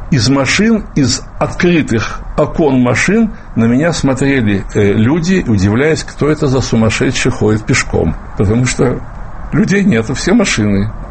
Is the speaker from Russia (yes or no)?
yes; Russia; И я из России, и я из той нашей России, твердокаменной, коммунистической. Пускай я из Белграда прилетел, но тем не менее это было то время.